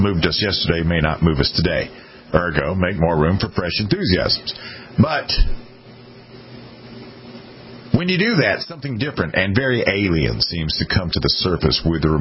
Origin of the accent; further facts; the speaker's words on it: South Carolina, United States; I have been born and raised in South Carolina. The only time I haven't lived in South Carolina was when I was in the military.